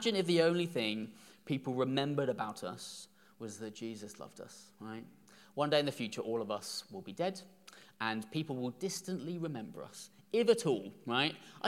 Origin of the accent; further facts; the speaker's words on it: England, United Kingdom; and it's difficult because we're English and we don't really show anything that, obviously